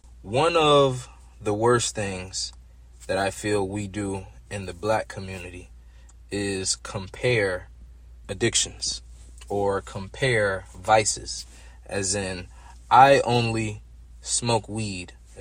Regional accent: Gary, Indiana, United States; I grew up in Gary, Indiana. Substance use is very prevalent in my community.

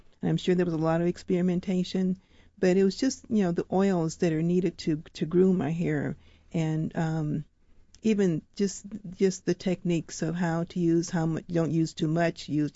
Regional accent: St. Louis, Missouri, United States; I'm from St. Louis, and Madam Walker spent a time in St. Louis.

